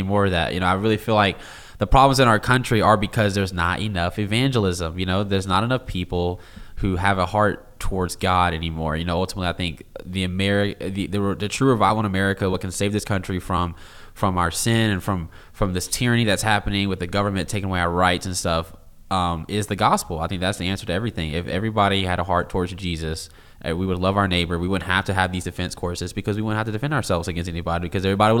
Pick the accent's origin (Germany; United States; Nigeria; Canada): United States; So I'm an American, bro, through and through.